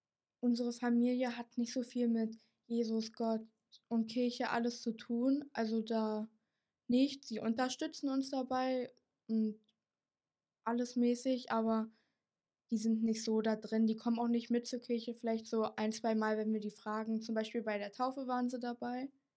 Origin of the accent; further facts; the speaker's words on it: Eisenhüttenstadt, Brandenburg, Germany; Ich bin 15 Jahre alt und ich komme hier aus Eisenhüttenstadt.